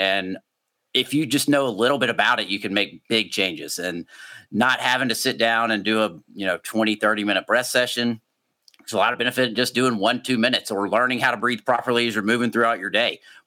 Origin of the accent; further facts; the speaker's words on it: the South, United States; Growing up in the South, obviously we didn't teach things like that.